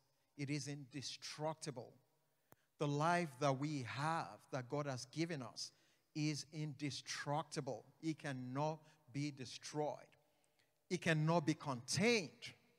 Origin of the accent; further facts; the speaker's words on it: Nigeria; I grew up in Nigeria.